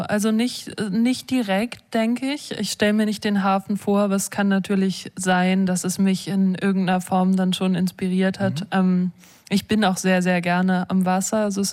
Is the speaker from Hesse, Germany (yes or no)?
no; Hamburg, Germany; Mein Vater ist Brite, genau. Aber ich bin in Hamburg aufgewachsen.